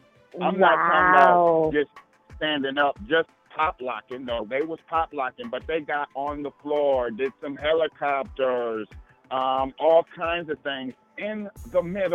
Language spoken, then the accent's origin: English; Minneapolis, Minnesota, United States; My combo is Cherokee and Black, and where I'm from Minneapolis, Minnesota.